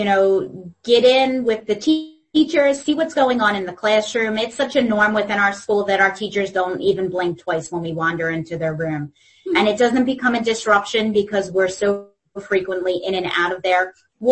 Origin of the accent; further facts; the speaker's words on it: Philadelphia, Pennsylvania, United States; now in Oxford, United States; I grew up right outside of the Philadelphia airport, and we recently moved to Oxford, which is very rural compared to where I grew up.